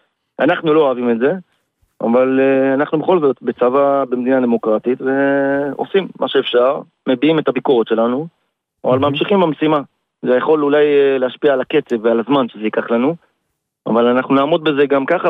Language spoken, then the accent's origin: Hebrew; Jerusalem, Jerusalem District, Israel; now in Rishon LeZion, Israel; מירושלים.